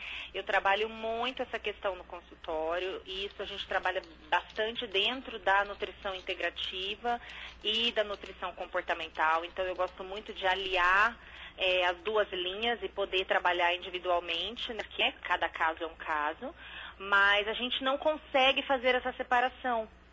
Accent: Campo Grande, Mato Grosso do Sul, Brazil; Isso mesmo, sou de Campo Grande, Mato Grosso do Sul.

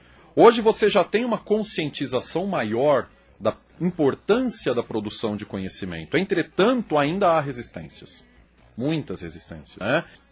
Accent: São Paulo, Brazil; now in União da Vitória, Brazil; querer continuar pesquisando São Paulo, que é de onde eu vim.

